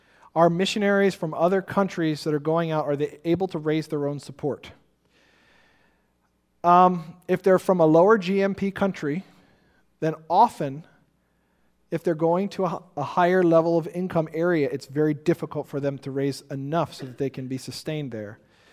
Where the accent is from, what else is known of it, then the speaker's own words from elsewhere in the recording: United States; As an American, we can go into Ukraine for 3 months without a visa.